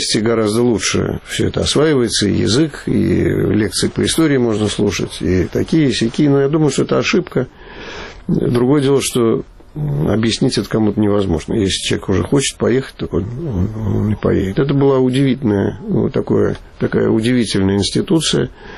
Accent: Moscow, Russia; moved away as an adult; also born or lived in Baku, Azerbaijan; now in Germany; И я родился в Баку, через несколько месяцев меня забрали снова, значит, в Москву. И вот с тех пор я был в Москве, и до 37 лет моих я не выезжал из Москвы больше, чем на 2 месяца.

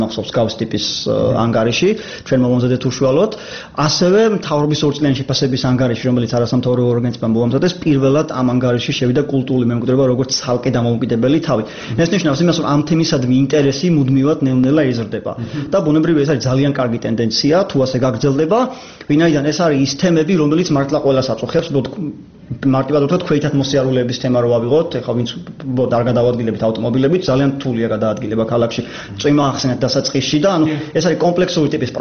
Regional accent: Batumi, Adjara, Georgia; რეალურად მე ბათუმში დავიბადე, გავიზარდე

